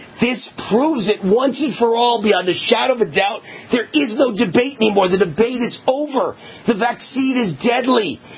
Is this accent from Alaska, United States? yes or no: no; New York, United States; I come from New York.